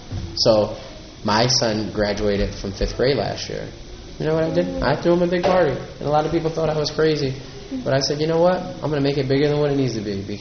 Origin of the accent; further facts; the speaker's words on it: Schenectady, New York, United States; I would never ever change the fact that I grew up in Schenectady or cities like Albany, because I love the diversity of it.